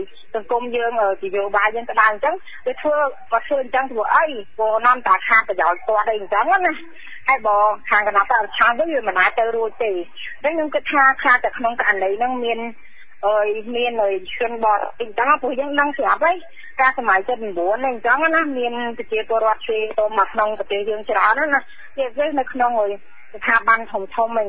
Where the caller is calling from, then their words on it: Kandal, Cambodia; ខ្ញុំមកពីខេត្តកណ្ដាល